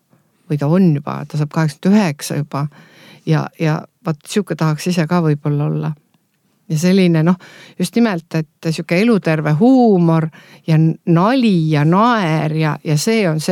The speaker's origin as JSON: {"language": "Estonian", "town": "Laimjala", "region": "Saare County", "country": "Estonia", "tie": "born or raised there", "said": "Viimsis. Kui ma peaksin valima, siis ma elaks kindlasti ainult Saaremaal. Ma olen sündinud Laimjala mõisas, elanud 8 esimest eluaastat selles vanas mõisamajas. Ja siis mu vanemad ehitasid sinna mõisa taha Debora Vaarandi maja uuele, endale uue kodu."}